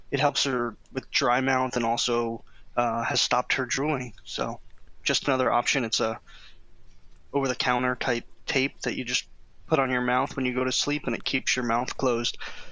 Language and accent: English; Chicago, Illinois, United States; I'm from Chicago. Listened to the podcast recently.